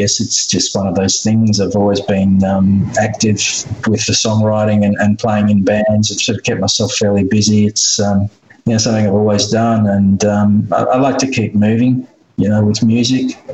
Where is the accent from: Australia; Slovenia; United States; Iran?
Australia; Fremantle, Western Australia; We live on the coast here in Fremantle, so I was born in Fremantle, pretty much lived here all my life.